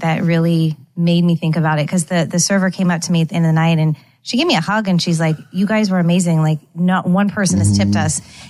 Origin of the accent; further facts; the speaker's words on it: San Jose, California, United States; But back home, and you know, I grew up in San Jose, California, and I started bartending at this hotel lounge.